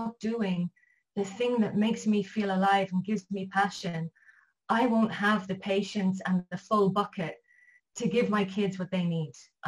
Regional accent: Ireland; also born or lived in Australia; now in Israel; I'm Irish, as you can get from my accent, but I'm living currently in Israel

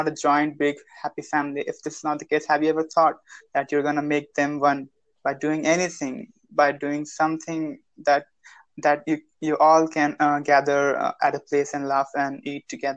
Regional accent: India; and after collecting that money, I'm going out from India.

